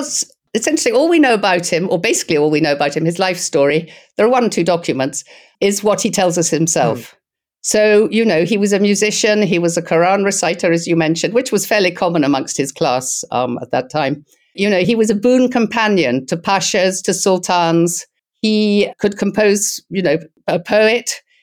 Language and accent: English; Scotland, United Kingdom; Well, we're both Scottish